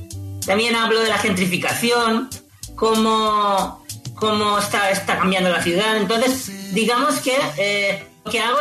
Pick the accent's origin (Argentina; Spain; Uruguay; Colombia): Spain; Yo soy de España, estudiaba Derecho y Ciencias Políticas como hace una década